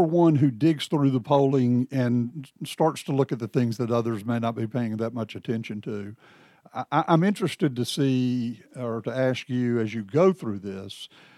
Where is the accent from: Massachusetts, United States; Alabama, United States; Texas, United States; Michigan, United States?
Alabama, United States; Trussville; And I'm from Trustful, y'all. So anybody that has an Alabama map or knows your way around the state understands what I just said.